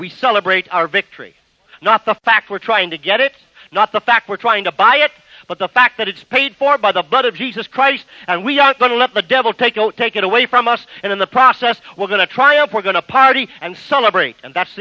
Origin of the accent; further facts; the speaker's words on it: Canada; now in United States; I'm a Canadian by the way, but I live in the United States